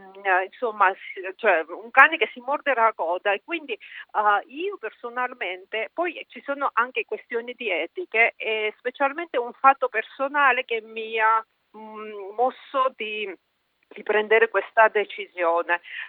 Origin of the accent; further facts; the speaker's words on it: Russia; moved away as an adult; per me moralmente diventa difficile di sedersi con la gente che perseguita i miei colleghi russi